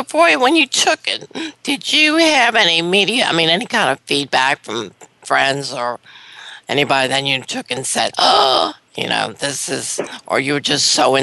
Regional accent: the South, United States; Boy, I'm from the South. I bombard all the names with French accents.

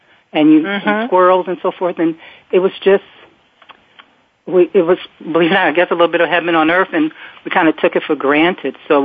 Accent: Richmond, Virginia, United States; I grew up in Richmond, Virginia. I mean, at that time it wasn't quite a city, but it was the capital, still is the capital. But there were trees.

